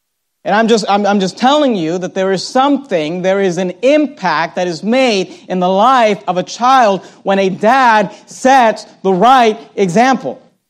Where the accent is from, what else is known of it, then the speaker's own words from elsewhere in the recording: Hayward, California, United States; when I was growing up, we were pretty poor. We grew up in Hayward, California, and we lived in just a little, for many years